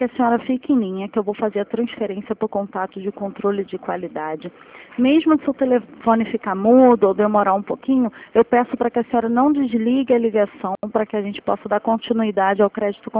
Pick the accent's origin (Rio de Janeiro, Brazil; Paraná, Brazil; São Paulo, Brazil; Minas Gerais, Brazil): Rio de Janeiro, Brazil; Nova Iguaçu; eu sou de Nova Iguaçu, estou com um cliente em linha.